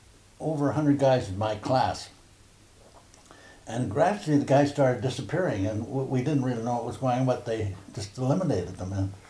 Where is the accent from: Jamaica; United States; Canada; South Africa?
Canada; Burnaby, British Columbia; also born or lived in White Rock / New Westminster; Between New Westminster and Vancouver, uh-huh. A place called Burnaby.